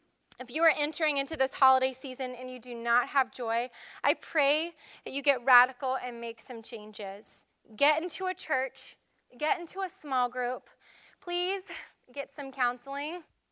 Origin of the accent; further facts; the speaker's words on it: Scotland, United Kingdom; And that's saying something because I'm Scottish.